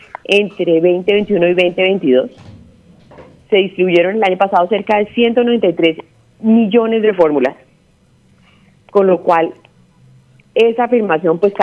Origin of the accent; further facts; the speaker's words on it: Colombia; Tenemos como colombianos unas cosas que hemos ganado, como la libre elección.